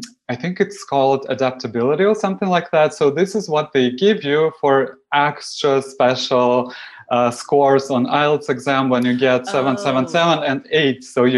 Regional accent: Russia; And I come from Russia, so it's like a little different.

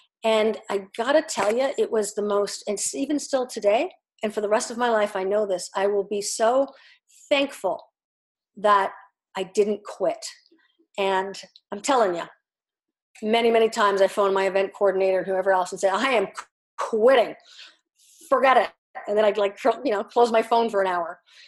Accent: Canada; and I'm a Canadian.

